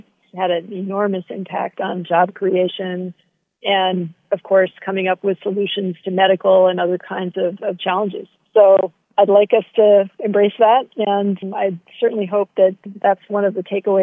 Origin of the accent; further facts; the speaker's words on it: Hawaii, United States; We came from very different parts of the U.S. She was born and raised in Mississippi. I grew up in Hawaii.